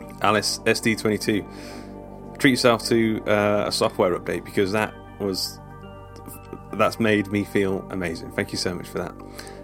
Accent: England, United Kingdom; Now, Glenn K1, I don't know if you've noticed, but we're English.

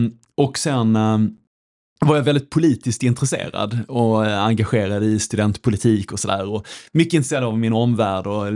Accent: Skåne, Sweden; Jag är en skåning i förskingringen. Som du sa, reser väldigt mycket. Bor i Stockholm och Skåne och en hel del på olika platser.

